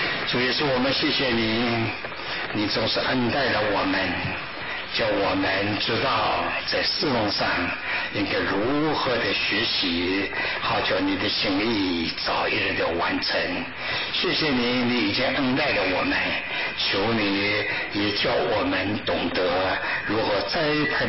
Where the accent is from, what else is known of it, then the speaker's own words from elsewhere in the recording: Ningbo, Zhejiang, China; 我是江浙人，上说的上海话呢，你们其他省份的这上海人讲的话和宁波人讲的话不大懂的。我们宁波知道这个是宁波话